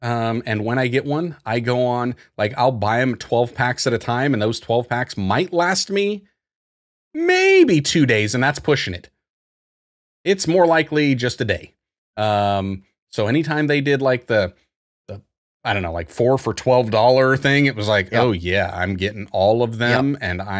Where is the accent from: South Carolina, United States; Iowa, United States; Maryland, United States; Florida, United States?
Iowa, United States; even though I'm from Iowa, I too would like to consider myself a Dr. Pepper purist.